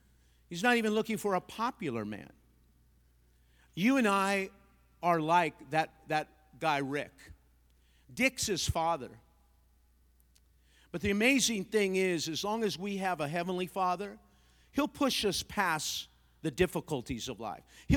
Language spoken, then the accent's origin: English; Los Angeles, California, United States; I grew up in Montevideo, that's tip East L.A.